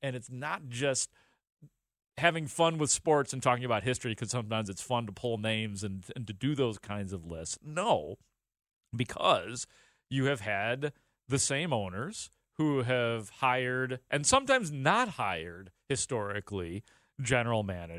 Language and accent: English; Chicago, Illinois, United States; And I am from Chicago, and I happen to cover the Bears professionally.